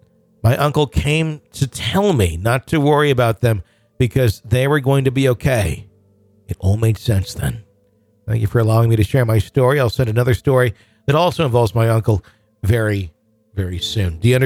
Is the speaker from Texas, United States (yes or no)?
yes; Houston, Texas, United States; now in Virginia, United States; I currently live in Virginia, but was born and raised in Houston, Texas, where my whole family lives.